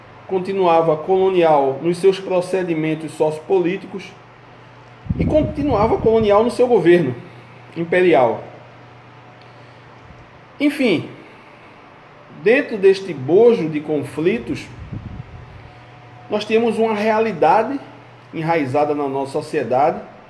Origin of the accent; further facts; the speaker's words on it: Northeast Region, Brazil; como muçulmano, como brasileiro, como nordestino, como afrodescendente